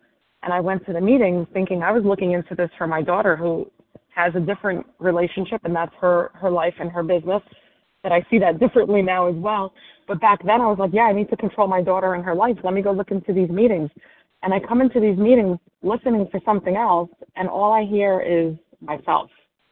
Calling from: New York City, New York, United States; New York City.

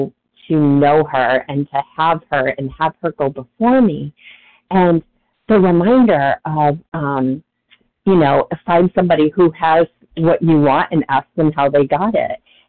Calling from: Massachusetts, United States; recovered compulsive overeater, calling from Massachusetts.

